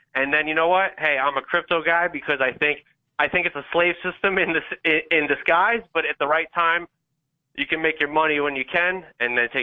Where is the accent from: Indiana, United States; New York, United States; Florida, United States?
New York, United States; Well, and you know, I'm a, you know, as a New Yorker, we hustle, right?